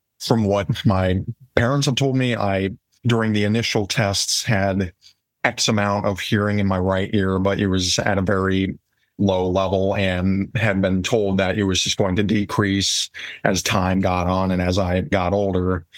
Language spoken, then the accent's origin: English; Columbus, Ohio, United States; And for reference, I am originally from Columbus, Ohio.